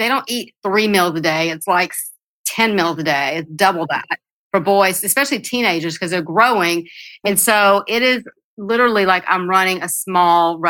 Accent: Mississippi, United States; I mean, it was always something that being Greek American in Mississippi and having two strong cultures around me

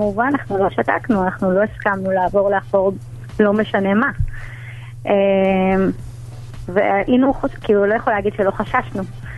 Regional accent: Safed, Northern District, Israel; אני גדלתי בצפת, בדיוק כמו אפרת שהיא גדלה בירושלים גם, אז זה עיר יחסית דתית.

